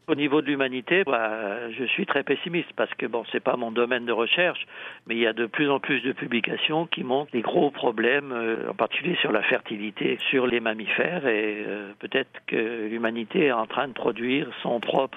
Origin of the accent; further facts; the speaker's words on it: Belgium; l'Asius niger, que l'on a partout chez nous, en Belgique aussi.